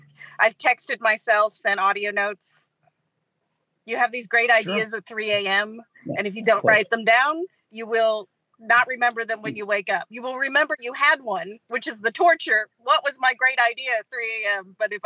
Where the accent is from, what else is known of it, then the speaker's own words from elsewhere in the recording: Kentucky, United States; I'm a Kentucky writer, or I'm a writer from Kentucky, but I'm not a Kentucky writer.